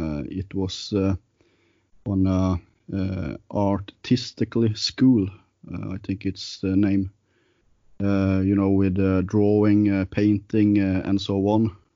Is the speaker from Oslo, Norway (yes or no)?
no; Arendal, Agder, Norway; also born or lived in Kristiansand; I was born in a medium-sized town called Kristiansand. It's in the south of Norway and also where I live today. But partly I grew up in another town called Arendal on a little island called Tromøya.